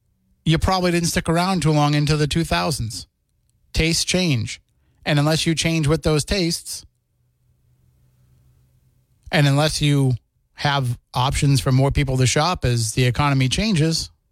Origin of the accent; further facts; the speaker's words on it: Plymouth, Massachusetts, United States; That used to be when I was a kid and I grew up in Plymouth.